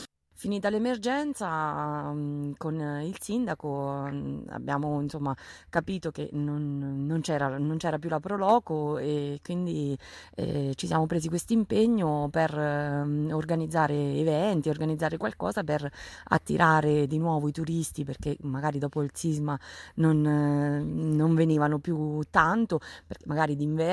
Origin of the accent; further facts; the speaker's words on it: Montegranaro, Marche, Italy; now in Bolognola, Italy; Abito a Bolognola, sono di Montegranaro, sono venuta qui, venivo sempre a Bolognola come turista, mi sono innamorata di questo paese, anche se odiavo la montagna